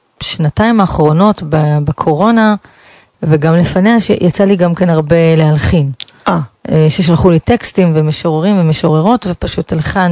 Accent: Beit She'an, Northern District, Israel; born there; נכון, נולדתי בעיירה בית שאן.

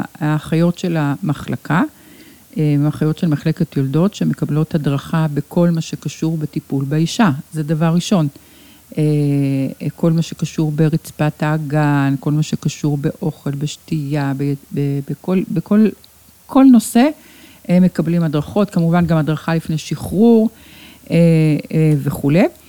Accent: Ramat Gan, Tel Aviv District, Israel; born there; כאן נולדתי, כאן נולדו לי ילדיי, כאן בניתי את ביתי באמת.

